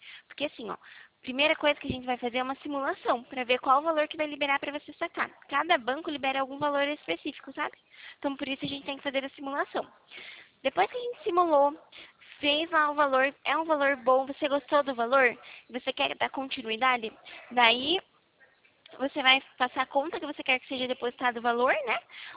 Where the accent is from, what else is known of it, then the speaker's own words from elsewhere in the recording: Itapetininga, São Paulo, Brazil; Eu sou do estado de São Paulo, interior aqui do estado de São Paulo. Falo de Itapetininga.